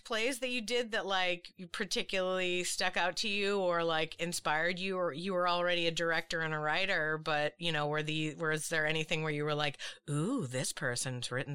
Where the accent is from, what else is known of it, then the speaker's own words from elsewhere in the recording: Massachusetts, United States; I grew up in Massachusetts, so I did not have it.